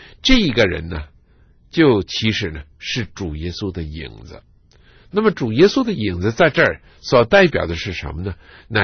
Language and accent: Chinese; China; 假如我们中国人也努力的祷告，努力的在膝盖上做功夫的时候，神一定要大大的使用跟祝福我们的国家。